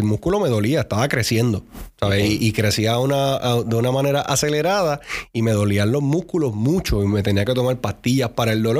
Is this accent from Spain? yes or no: no; Carolina, Puerto Rico; Yo me crié en Carolina, Puerto Rico.